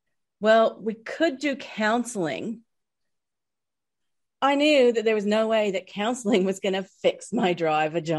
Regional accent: Kansas, United States; moved away as an adult; now in Australia; I was born and raised in Kansas. But to anyone back there, they think I have a full dinky die accent now. And yet here, my twang is still very visible, very audible.

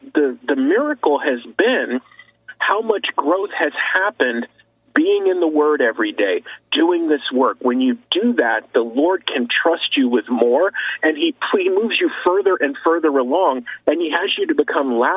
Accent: San Francisco, California, United States; moved away; I grew up in San Francisco, okay, before I moved to Central Florida and everything, and I've lived all over the country.

